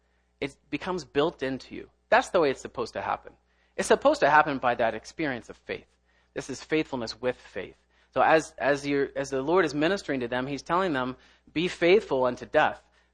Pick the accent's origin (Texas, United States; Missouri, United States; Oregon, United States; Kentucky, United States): Kentucky, United States; accent: Kentucky; And I know my accent, I say crown probably the wrong way. My wife picks on me. The coloring crayons and crown in Kentucky, we say them the same way.